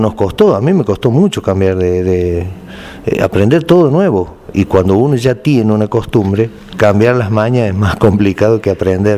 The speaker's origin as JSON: {"language": "Spanish", "region": "San Luis", "country": "Argentina", "tie": "born or raised there", "also_born_or_lived": "Córdoba", "said": "Soy nacido en Córdoba, en el sur de Córdoba, y de los 5 años que vivo en San Luis."}